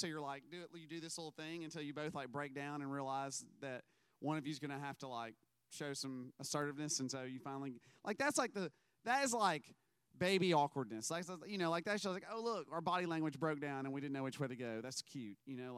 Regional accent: Mississippi, United States; moved away as an adult; also born or lived in South Carolina / Louisiana; now in Montgomery, United States; I was born in South Carolina. I moved to Louisiana when I was very young, and then I moved to Mississippi while I was still in grade school, and I finished high school and college and seminary in Mississippi.

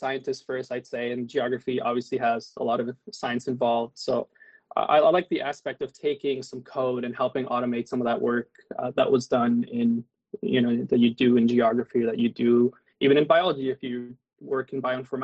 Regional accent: Ottawa, Ontario, Canada; now in United States; let's go all the way back to Canada. I'm in the U.S. right now, so let's start there. I was born and raised in Ottawa

